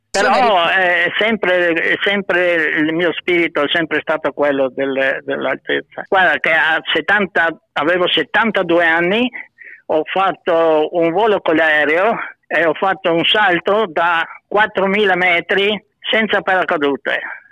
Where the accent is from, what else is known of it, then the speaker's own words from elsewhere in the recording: Trieste, Friuli-Venezia Giulia, Italy; invece a Trieste la M è anche una parola triestina che significa tutto altro